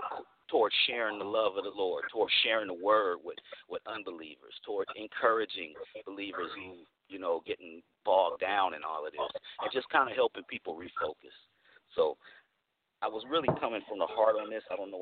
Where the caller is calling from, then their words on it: Oakland, California, United States; Hey, good evening, family. … I'm calling from Oakland, California.